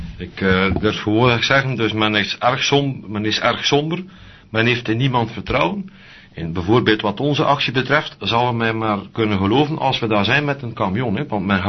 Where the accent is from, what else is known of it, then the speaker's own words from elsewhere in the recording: Belgium; dat we van België kwamen en dan was de situatie wel beter.